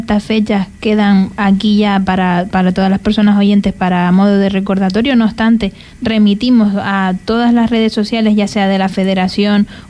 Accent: Fuerteventura, Canary Islands, Spain; yo cada vez que voy fuera y tengo que explicar que soy de Fuerteventura

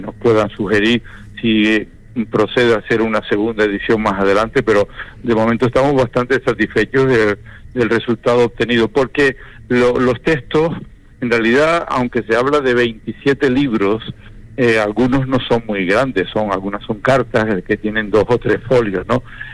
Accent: Canary Islands, Spain; accent: Canarian; Sino con mi lenguaje, con mi forma de hablar canaria.

